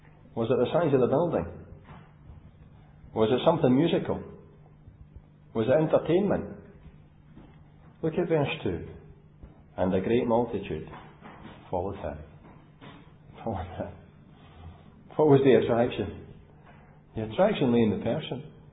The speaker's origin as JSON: {"language": "English", "town": "New Cumnock", "region": "Scotland", "country": "United Kingdom", "said": "We come from New Cumnock. If you've got ten houses in a row, it's a big street in New Cumnock."}